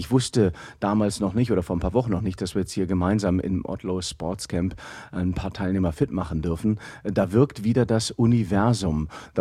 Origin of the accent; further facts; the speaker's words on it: Aachen, North Rhine-Westphalia, Germany; born there; Ich bin hier in Aachen geboren.